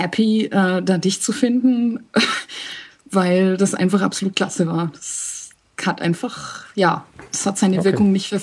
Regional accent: Herdecke, North Rhine-Westphalia, Germany; born there; Ich kenne nicht mal meine Geburtsstadt, also ich kenne ihren Namen. Das ist Herdecke an der Ruhr, irgendwo im Ruhrpott.

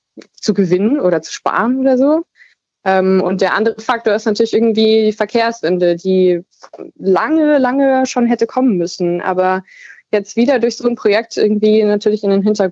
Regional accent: Saxony, Germany; Nee, ich komme eher gebürtig aus Ostsachsen und lebe jetzt am anderen Ende von Sachsen.

